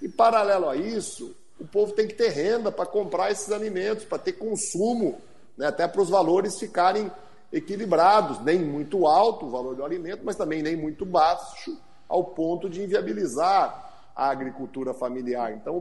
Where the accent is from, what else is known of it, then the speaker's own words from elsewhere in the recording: Paraná, Brazil; eu nasci e sempre vivi no Paraná.